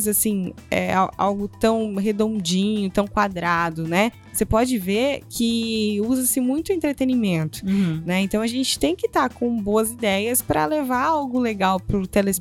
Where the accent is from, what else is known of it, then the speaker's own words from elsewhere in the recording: Sinop, Mato Grosso, Brazil; now in Cuiabá, Brazil; Consegui ir para uma rádio de lá, de Sinop, né, onde eu sou. Eu nasci em Sinop.